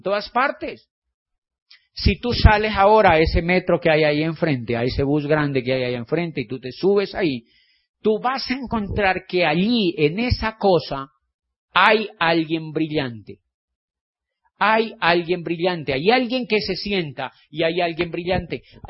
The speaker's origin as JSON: {"language": "Spanish", "country": "Colombia", "said": "Y me dijo, ¿de dónde eres? Yo le dije, yo soy de Colombia."}